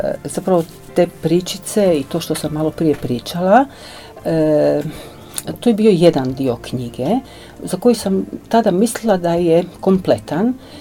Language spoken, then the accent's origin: Croatian; Vrata, Primorje-Gorski Kotar County, Croatia; also born or lived in Dedin; Ali sa 9 mjeseci roditelji su preselili u Vrata i tamo sam prohodala i odrasla, tako da sam Vratarka u biti, ali po rođenju Dedinarka.